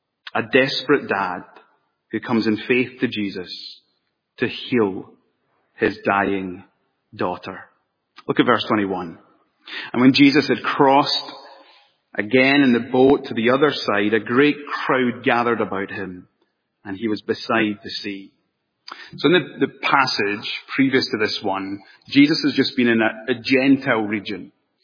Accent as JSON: {"language": "English", "region": "Scotland", "country": "United Kingdom", "said": "And as a Scotsman, I just love this account"}